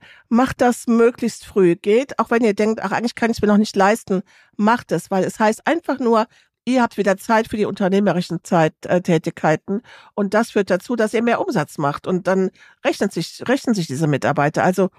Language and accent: German; Rhineland, Germany; ich komme aus dem Rheinland